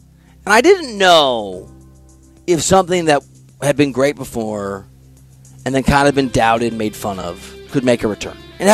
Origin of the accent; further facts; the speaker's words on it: Iowa, United States; also born or lived in Chicago suburbs; I'm from Iowa. There's a shore of the Mississippi River. We had a lot of ponds I used to fish at.